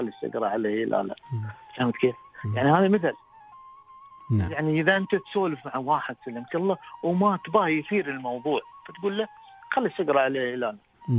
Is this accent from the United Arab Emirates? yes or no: yes; United Arab Emirates; عندنا في الامارات الشماليه والعين